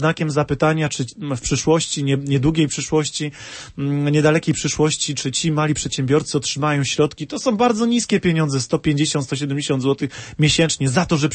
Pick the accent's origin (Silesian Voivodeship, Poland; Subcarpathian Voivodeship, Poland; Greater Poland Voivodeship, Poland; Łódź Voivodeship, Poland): Silesian Voivodeship, Poland; no ja jestem ze Śląska